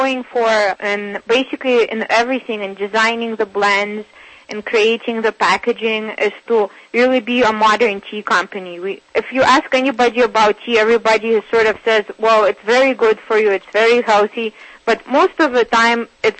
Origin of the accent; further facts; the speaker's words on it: Siberia, Russia; berries that we grew up with in Siberia.